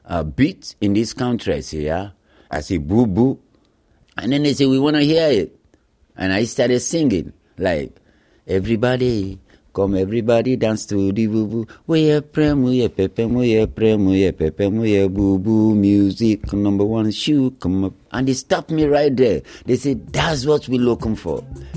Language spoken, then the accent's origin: English; Sierra Leone; I'm from Sierra Leone, West Africa.